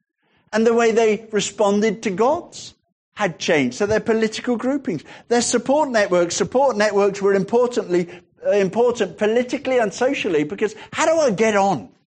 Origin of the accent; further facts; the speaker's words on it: Sutton Coldfield, West Midlands, United Kingdom; I was born in England, in Sutton Coldfields. I was brought up there. I spent my first 21 years living in the same house. My mother is Scottish. My father is English. I would consider myself English.